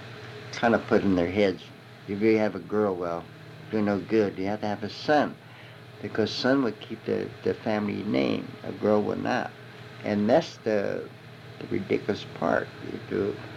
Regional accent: United States; born there; And you'll find American people just like me. I'm an American-born Chinese.

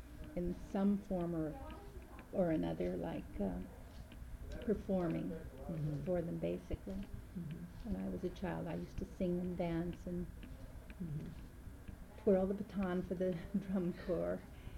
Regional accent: Hollywood, California, United States; Well, I was raised right here in Hollywood, so most of my friends in this particular area were non-Chinese.

